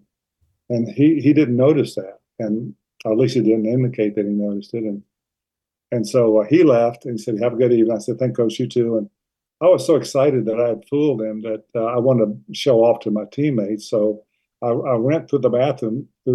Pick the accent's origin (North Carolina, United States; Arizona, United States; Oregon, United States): North Carolina, United States; Charlotte; also born or lived in Akron, Ohio / Bryan, Texas / New Orleans / Goldsboro, North Carolina; Well, you know, I grew up in Charlotte. I was born in Akron, Ohio, and my dad worked for Goodyear Tire.